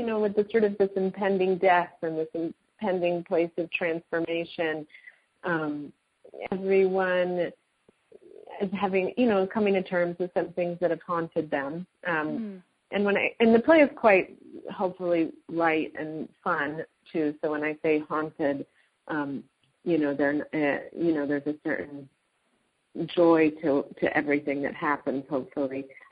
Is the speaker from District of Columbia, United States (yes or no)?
no; Woodstock, New York, United States; I grew up in Woodstock, New York, so I always. I am from a very small town